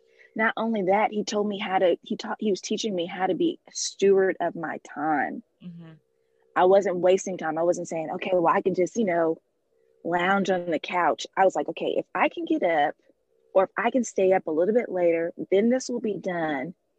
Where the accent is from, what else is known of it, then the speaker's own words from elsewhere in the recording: California, United States; So we're from California. So I've lived on the West Coast. Okay. I've lived in the South. I've never lived on the East Coast.